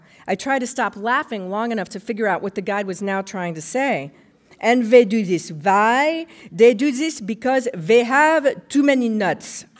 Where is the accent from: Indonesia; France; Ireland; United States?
France; Paris, Île-de-France; When I was growing up in France in the 60s, the war was still strong in everybody's mind. There were whispers among the shop owners on the Île Saint-Louis, where I grew up